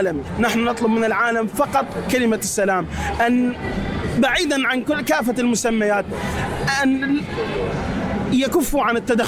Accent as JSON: {"language": "Arabic", "country": "Iraq", "said": "كوني أنا من العراق ينظر إلي باستغراب"}